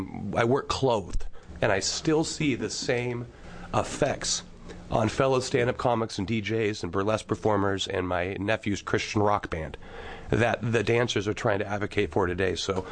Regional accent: Salem, Oregon, United States; I am originally from Salem. I went to Portland State to earn a master's degree

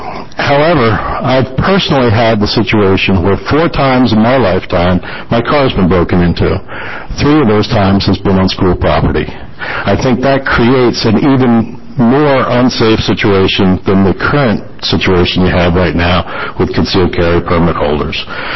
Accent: New Jersey, United States; now in Oregon, United States; Finally, I grew up in New Jersey, a much more urban environment than we have here in Oregon.

